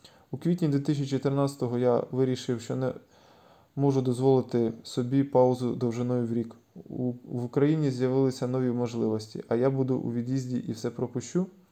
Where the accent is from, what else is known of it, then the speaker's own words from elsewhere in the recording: Kharkiv, Kharkiv Oblast, Ukraine; як це відбувалося в моєму рідному Харкові